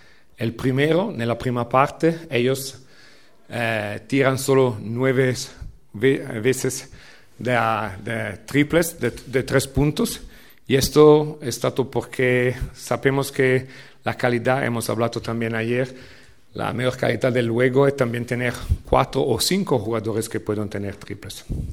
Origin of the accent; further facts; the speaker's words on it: Italy; o italiano, porque soy italiano, pero no me siento italiano.